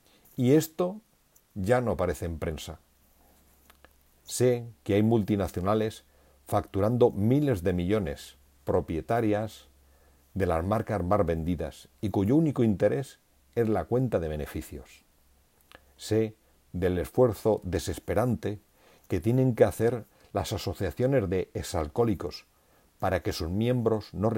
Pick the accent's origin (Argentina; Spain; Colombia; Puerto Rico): Spain; Sé que como españoles tenemos la tradición de acompañar todo con alcohol